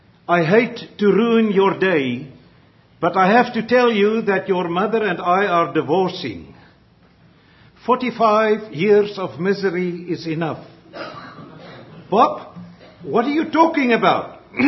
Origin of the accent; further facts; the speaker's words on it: South Africa; first language af; English is a second language; I was seeking to translate a word from the Afrikaans language, my mother tongue, into English. You see, I grew up with that word.